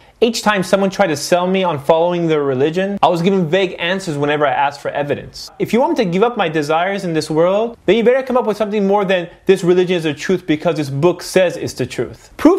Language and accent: English; United States; I grew up here in America, and like most Americans, I knew very little, if anything, about Islam.